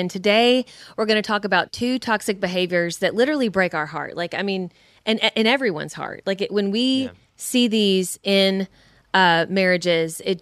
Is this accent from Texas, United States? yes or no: no; Kentucky, United States; But anyway, we're from Kentucky. We say cussing.